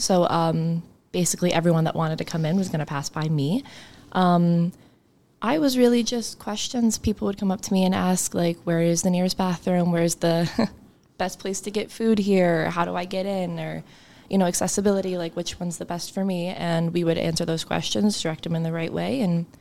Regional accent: Ransomville, New York, United States; I'm from Ransomville, New York, which is like 20 minutes from campus.

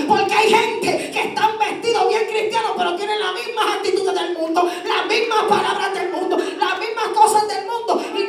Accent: Brooklyn, New York, United States; yo soy dominicana y soy de Brooklyn.

